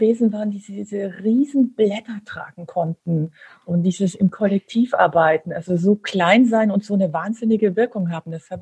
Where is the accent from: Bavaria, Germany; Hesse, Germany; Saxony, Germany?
Bavaria, Germany; Augsburg; moved away as an adult; also born or lived in New York, United States; aufgewachsen bin ich in Augsburg, also Bayern, Schwaben, die Ecke. Bin aber dann mit Anfang 20 nach Düsseldorf, der Liebe wegen dem Kerl. Dort aber nicht lang geblieben, bin dann nach New York, habe meine Ausbildung als Schauspielerin dort weitergemacht, bin zurückgekommen nach Deutschland